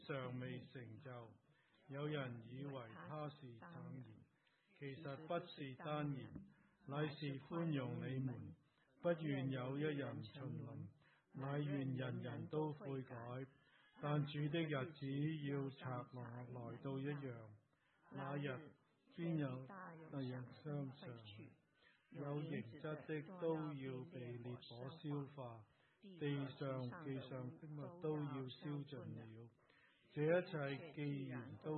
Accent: China; 上个礼拜是我们中国人的新年

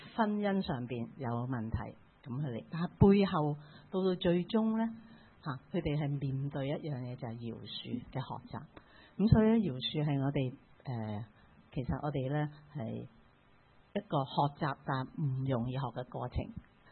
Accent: Hong Kong; now in Canada; 譬如我在加拿大，我在香港過去加拿大的時候，有時候我會覺得都是香港好

